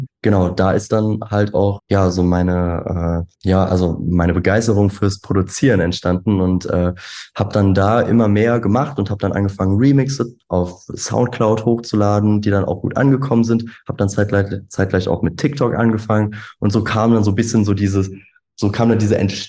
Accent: Koblenz, Rhineland-Palatinate, Germany; habe mich dann das erste Mal bei uns in Koblenz, nämlich bei meinem so Lieblingsclub beworben

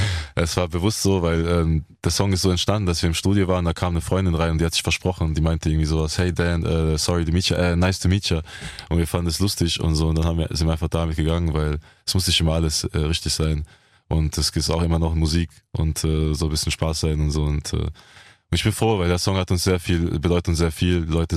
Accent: Speyer, Rhineland-Palatinate, Germany; Ja, ich bin in Speyer aufgewachsen

